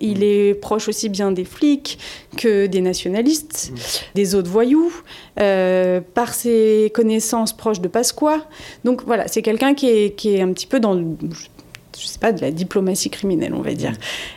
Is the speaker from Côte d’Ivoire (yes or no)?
no; France; surtout chez nous, en France, aujourd'hui.